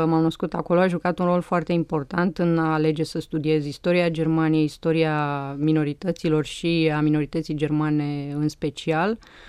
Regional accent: Sibiu, Sibiu County, Romania; born there; M-am născut în Sibiu, un oraș pe vremea aceea multietnic și multicultural.

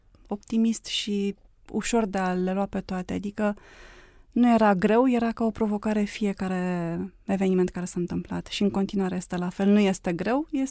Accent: Ploiești, Prahova, Romania; born there; moved away as an adult; now in Bucharest, Romania; M-am născut la Ploiești în anul 1969.

